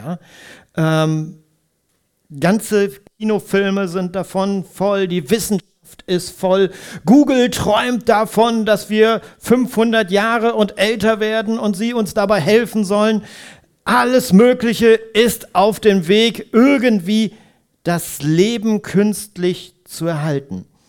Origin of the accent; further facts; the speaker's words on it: Bad Harzburg, Lower Saxony, Germany; Ich bin in Bad Harzburg groß geworden